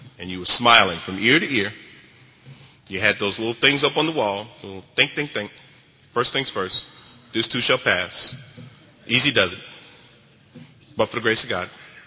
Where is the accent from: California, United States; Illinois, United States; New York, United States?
New York, United States; Bronx; Because I grew up in the South Bronx, and if you had a mother like I had and you had a family like I had and you lived in the neighborhood I lived, you'd be drinking too.